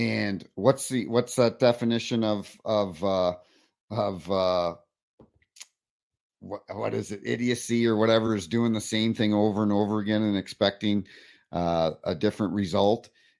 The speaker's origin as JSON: {"language": "English", "region": "New Brunswick", "country": "Canada", "tie": "born or raised there", "said": "as a kid growing up in New Brunswick, I would be glued to that TV every Saturday night"}